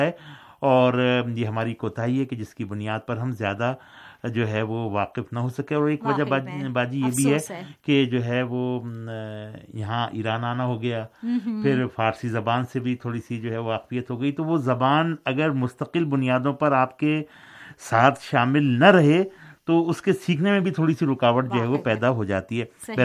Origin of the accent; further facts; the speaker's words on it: Hyderabad, Sindh, Pakistan; میں تو حیدرآباد سندھ کا رہنے والا ہوں